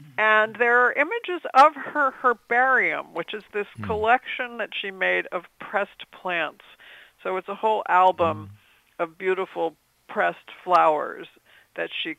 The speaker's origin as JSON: {"language": "English", "region": "New Jersey", "country": "United States", "said": "I'm from New Jersey."}